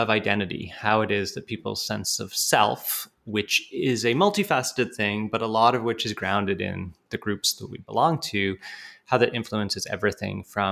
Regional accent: Canada; also born or lived in United Kingdom; now in United States; I'm actually British by birth, but grew up in Canada. So being Canadian is an important part of my sense of self, absolutely.

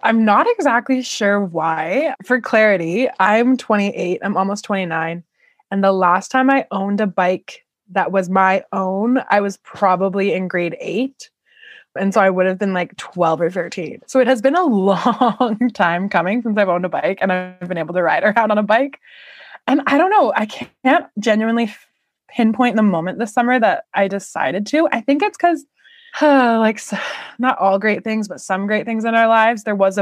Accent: Canada; You can find me or listen to me ramble on the Hey, I Like You podcast. I am Canadian.

